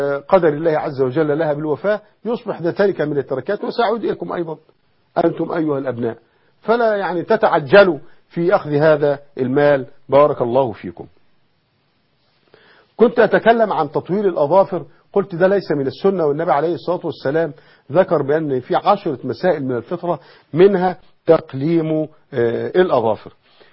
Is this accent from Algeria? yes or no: no; Egypt; ودي عادة عندنا في مصر أن أنت تدخل في جمعية